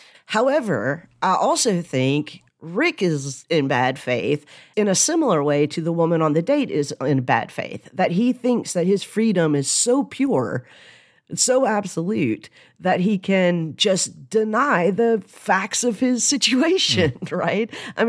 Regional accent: Chicago, Illinois, United States; I'm a medievalist. I'm a Chicagoan. I'm a son of a family of steelworkers or pipe layers

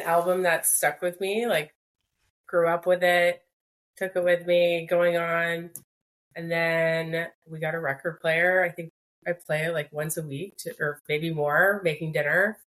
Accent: London, Ontario, Canada; it was back in my hometown in London, Ontario.

